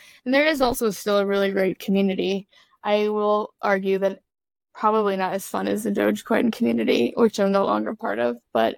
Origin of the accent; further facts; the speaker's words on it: Midwest, United States; And I think I can say that I'm from the Midwest, so I'm not like one to boast